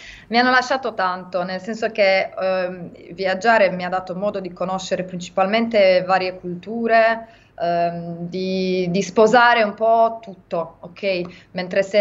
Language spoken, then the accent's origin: Italian; Sardinia, Italy; accent: Gallurese; Anche il mio dialetto, quello gallurese